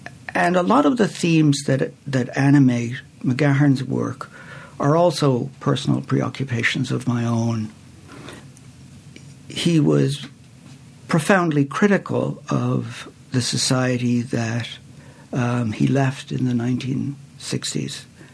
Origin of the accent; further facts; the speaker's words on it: Ireland; moved away as an adult; I grew up in Ireland. I only left when I was 25 years old.